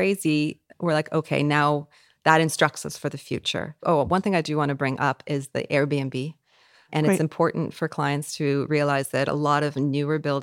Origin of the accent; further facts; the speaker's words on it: California, United States; I'm originally from California, so I'm really a person that's...